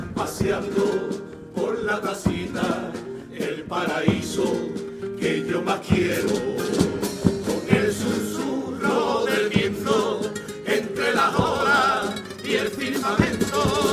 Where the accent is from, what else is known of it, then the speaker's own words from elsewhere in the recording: Seville, Andalusia, Spain; Soy de Sevilla, de Sevilla.